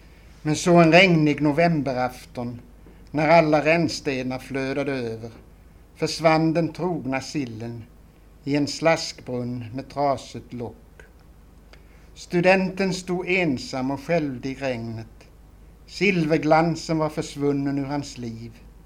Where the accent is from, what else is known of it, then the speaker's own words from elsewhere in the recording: Skåne, Sweden; accent: Göinge dialect; För att jämföra mitt göingska uttal. Med mitt vanliga uttal av svenska. Som kanske mera är någon slags akademisk skånska.